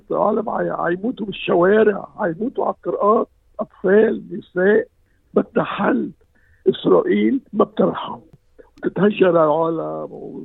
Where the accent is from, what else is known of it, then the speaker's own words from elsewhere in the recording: Lebanon; نحن كلبناني كستوري من أصل لبناني طبعا